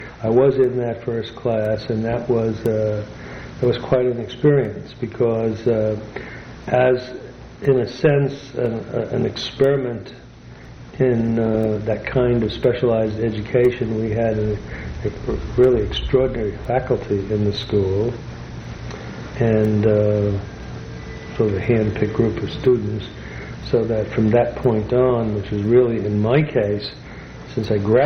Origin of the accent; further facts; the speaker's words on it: New York City, New York, United States; Well, it was part of the time that I was there was we moved there just about the early stages of the Depression